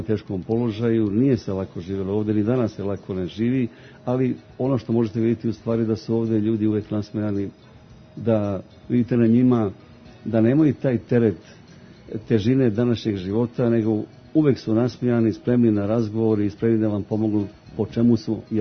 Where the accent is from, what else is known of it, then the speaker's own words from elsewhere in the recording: Prijepolje, Zlatibor District, Serbia; Pa, ja sam rođen u Prijepolju, na ovim obalama, ima upravo tu pored reke